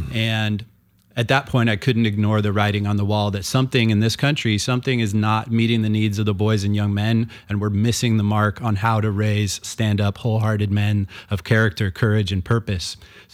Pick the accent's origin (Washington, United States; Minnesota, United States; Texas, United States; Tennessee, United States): Washington, United States; Vashon; I grew up on Vashon, became a teacher